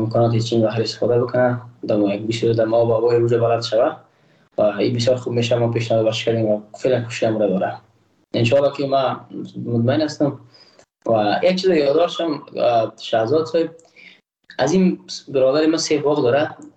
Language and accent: Persian; Afghanistan; ما یک افغان هستم